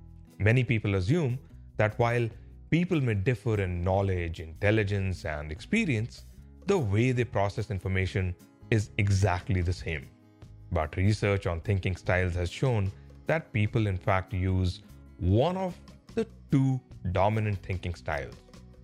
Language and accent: English; India; I grew up in India and lived and worked in a number of countries before going for a doctoral education.